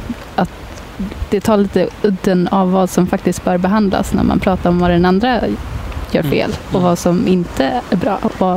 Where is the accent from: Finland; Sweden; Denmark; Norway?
Sweden; Kalmar, Kalmar County; now in Malmö, Sweden; Ursprungligen så kom jag från Kalmar. Det hörs nog inte så jättemycket.